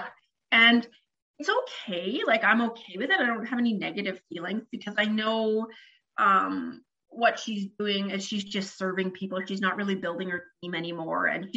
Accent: Canada; I can't say corporate America because I'm Canadian, corporate Canada doesn't have the same ring to it

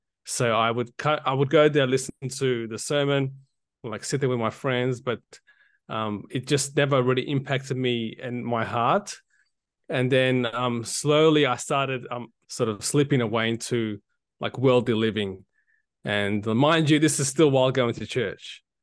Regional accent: Australia; born there; So I was born in Australia.

